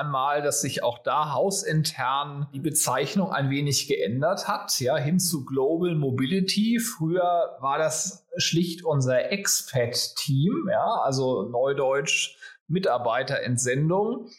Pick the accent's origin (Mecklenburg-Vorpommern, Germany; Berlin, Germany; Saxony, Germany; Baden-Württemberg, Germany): Berlin, Germany; born there; aus meiner Geburtsstadt, unserer Hauptstadt Berlin.